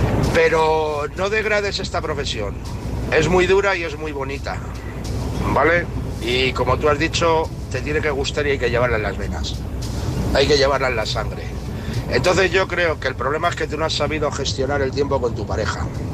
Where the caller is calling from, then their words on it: Toledo, Castilla-La Mancha, Spain; de Toledo.